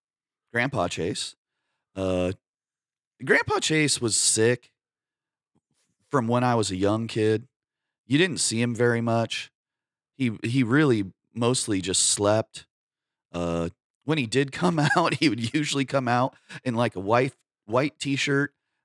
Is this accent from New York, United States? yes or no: no; North Platte, Nebraska, United States; also born or lived in Sabetha; my mom and dad and I moved from Sabetha to North Platte, Nebraska in like 76, I think.